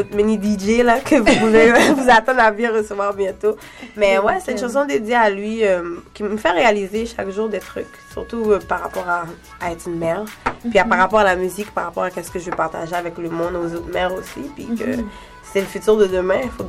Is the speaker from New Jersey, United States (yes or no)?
no; Philadelphia, Pennsylvania, United States; also born or lived in Montreal, Canada; J'ai grandi une bonne partie de ma jeunesse à Philadelphie